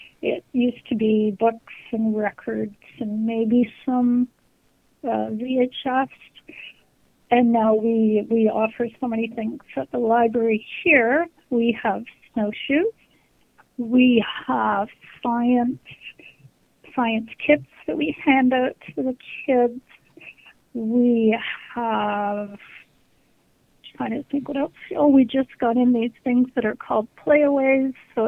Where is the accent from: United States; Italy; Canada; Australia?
Canada; London, Ontario; Well, I grew up in London, and we had a beautiful old library, London, Ontario.